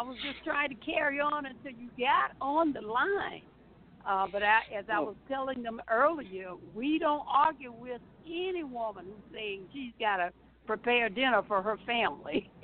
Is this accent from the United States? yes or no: yes; Macon, Georgia, United States; who is the co-owner of a beautiful senior living home in my hometown of Macon, Georgia.